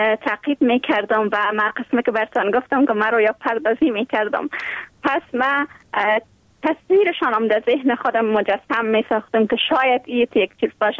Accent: Kabul, Afghanistan; born there

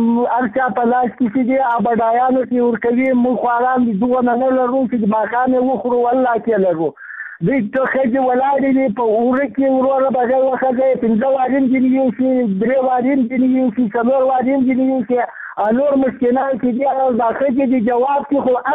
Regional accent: Ghazni, Afghanistan; زه د غزنی دی ولایت کې مرکز دی ولسوالی هم نوم یې آغا محمد ده.

